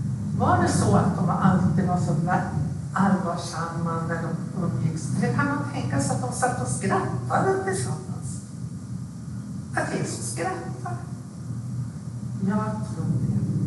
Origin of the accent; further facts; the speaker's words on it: Västerbotten County, Sweden; Stora pingstkonferensen som var i Umeå, som var i Husmolina där jag växte upp.